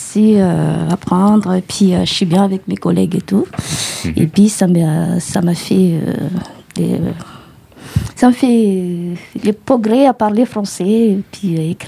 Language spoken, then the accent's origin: French; Madagascar; now in France; Je suis origine de Madagascar, mais je suis française.